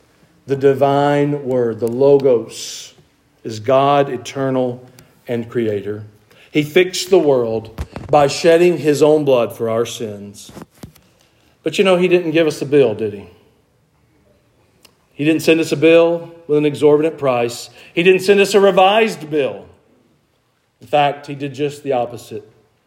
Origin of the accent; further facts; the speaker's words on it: Georgia, United States; now in Tennessee, United States; I'm from Tennessee. I'm from Georgia and I live in Tennessee.